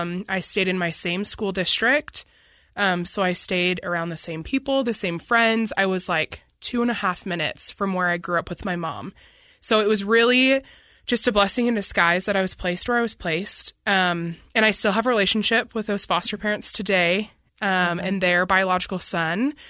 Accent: Bloomington, Minnesota, United States; Yeah, I grew up in Minnesota. I grew up in a suburb like about 15 minutes from Minneapolis called Bloomington, Minnesota. And I spent 14 years there. So that's where I claim to be from. That's home to me.

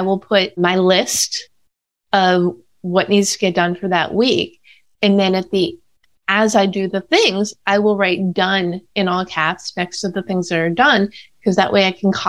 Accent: Chicago, Illinois, United States; moved away as an adult; now in Los Angeles, United States; Yes. I grew up in the Chicago suburbs, and I spent the summer, I turned 10 in LA, and I always knew that I would move back here.

